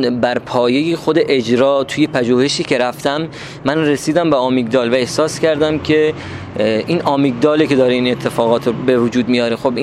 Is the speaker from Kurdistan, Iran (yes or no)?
no; Bandar Abbas, Hormozgan, Iran; کلن تهران بندری ها رو دوست دارن، ما هم از بندر عباس اومدیم، ما هم تهرانی ها رو دوست داریم.